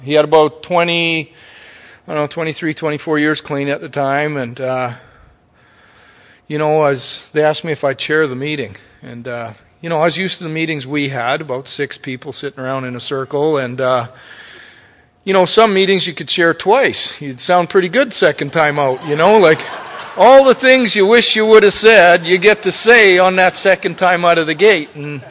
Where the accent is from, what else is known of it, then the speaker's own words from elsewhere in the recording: Canada; We're from Canada. That's like being from fucking Mars